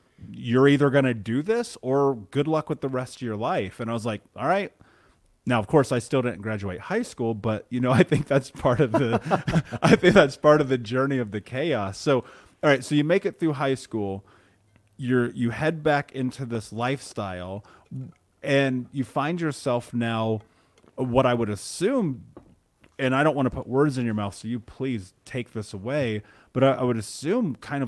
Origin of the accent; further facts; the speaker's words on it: Indiana, United States; like growing up in the Midwest, living in Indiana, like struggling to survive